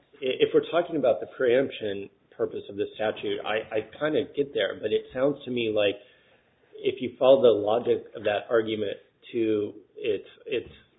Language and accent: English; Ohio, United States; I'm from Ohio, the neighboring state.